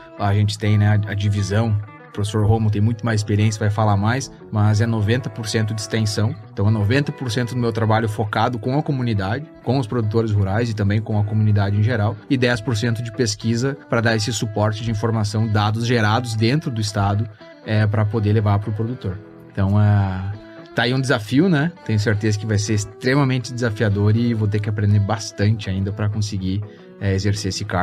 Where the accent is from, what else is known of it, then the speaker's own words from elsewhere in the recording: Panambi, Rio Grande do Sul, Brazil; Sou natural de Panambi, no Rio Grande do Sul. Quando era novinho, tinha 13 anos, eu saí de casa para ir para uma escola agrícola, Palmeira das Missões.